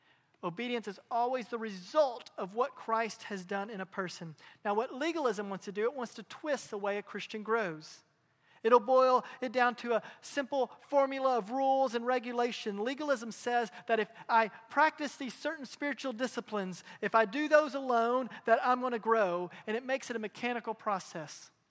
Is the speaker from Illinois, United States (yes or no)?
no; Kentucky, United States; I remember as a kid growing up in Kentucky, every late Memorial Day, every Labor Day, and throughout the summer, we'd go camp.